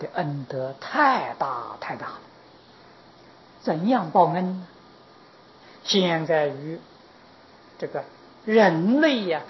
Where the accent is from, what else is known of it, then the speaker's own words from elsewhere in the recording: Taiwan; 我们台湾人就有福了